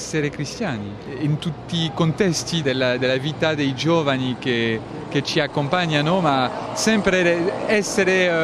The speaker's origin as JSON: {"language": "Italian", "country": "France", "said": "Da Francia, da tutta la Francia."}